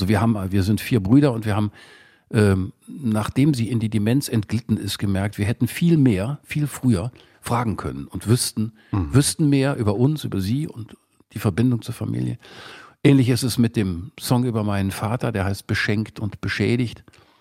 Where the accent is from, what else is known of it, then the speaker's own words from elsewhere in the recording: Kleve, North Rhine-Westphalia, Germany; Ich komme aus Kleve am Niederrhein.